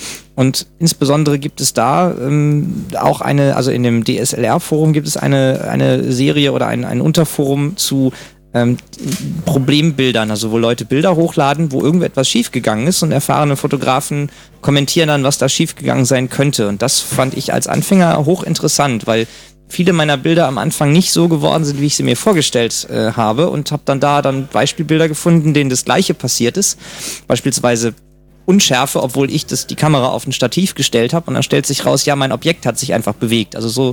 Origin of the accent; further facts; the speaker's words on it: Aachen, North Rhine-Westphalia, Germany; Ich komme aus Aachen